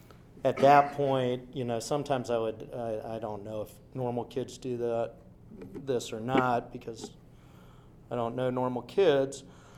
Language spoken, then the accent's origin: English; Tallahassee, Florida, United States; Now before that, backing up, I grew up in Tallahassee, Florida.